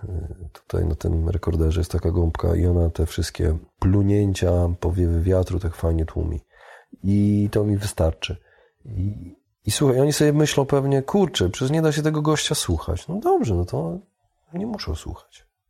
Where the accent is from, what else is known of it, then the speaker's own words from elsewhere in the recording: Białystok, Podlaskie Voivodeship, Poland; accent: sing-song; now in Warsaw, Poland; Już mieszkam tyle lat w Warszawie, już pozbyłem się niby tego akcentu, ale czasami tak jakoś tak za śpiewem mówię, bo pochodzę z Białegostoku.